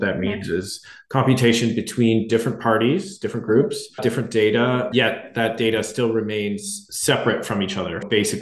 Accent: Calgary, Alberta, Canada; I'm an electrical engineer by training. I come from Calgary, Canada.

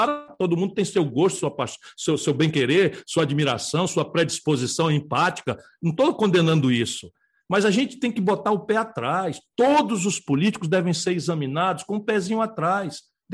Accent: Brazil; que eu suplico como brasileiro a todos os meus irmãos dessa grande nação

